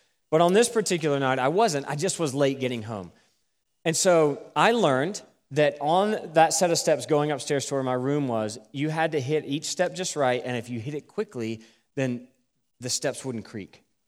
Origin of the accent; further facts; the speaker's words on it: Greensboro, North Carolina, United States; the home I grew up in Greensboro